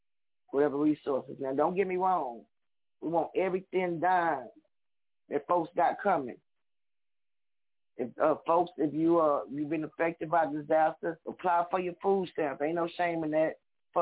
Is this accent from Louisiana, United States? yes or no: yes; New Orleans, Louisiana, United States; now in Houston, United States; I'm from New Orleans. I live in Houston.